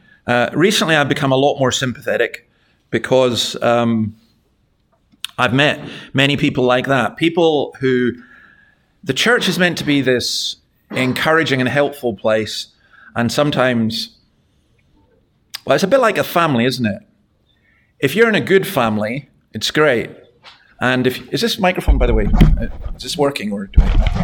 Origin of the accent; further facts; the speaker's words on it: Scotland, United Kingdom; I'm a Scottish Presbyterian minister, so I could spend an hour giving you my first point and just talk endlessly.